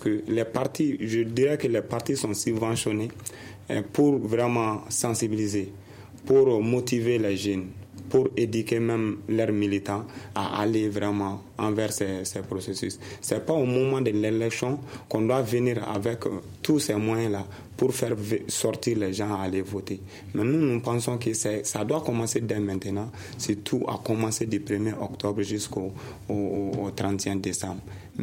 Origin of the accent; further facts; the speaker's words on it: Kati, Koulikoro, Mali; Parce que même à Kati, moi je suis de Kati